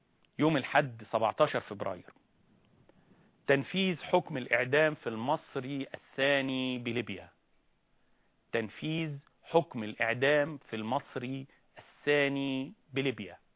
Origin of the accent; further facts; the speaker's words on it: Egypt; أناديك وأناشدك وأنا مصري فقير مسكين